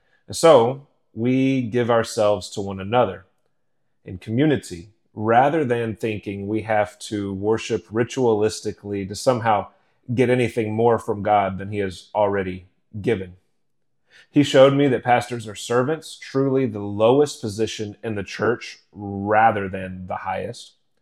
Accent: United States; I was raised in America, where ministry was about being a personality

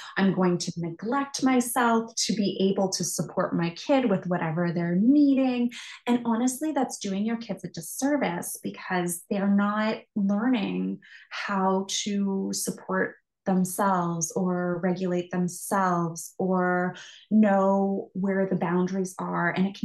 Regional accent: United States; the huge cultural differences between my experiences as a parent and growing up in America

